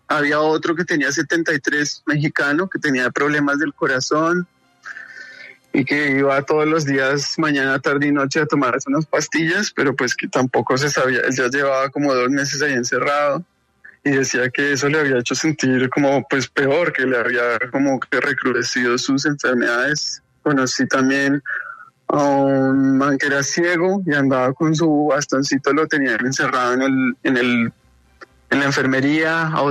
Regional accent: Colombia; yo estaba en un bus con otros como 40 colombianos

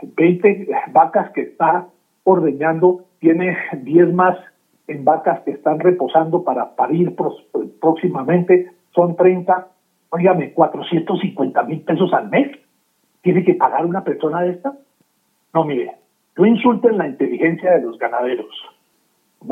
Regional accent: Colombia; Nosotros hasta el momento hemos fijado nuestro trabajo como colombianos en el café.

